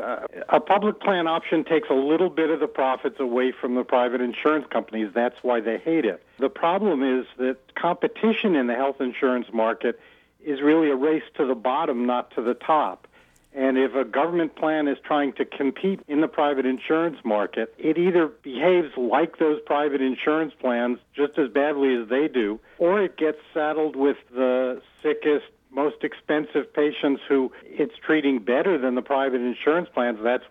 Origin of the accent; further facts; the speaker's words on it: Massachusetts, United States; The Obama plan, unfortunately, looks a lot like the Massachusetts plan that we're suffering with here in my home state.